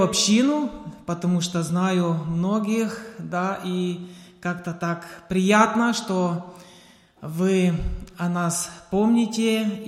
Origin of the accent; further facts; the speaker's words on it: Ukraine; Я сам с Украины